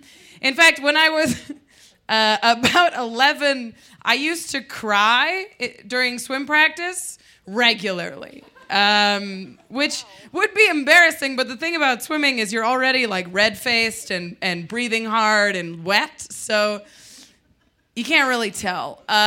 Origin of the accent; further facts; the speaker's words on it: Midwest, United States; So I expected my mom to show me how to use a tampon, but we're from the Midwest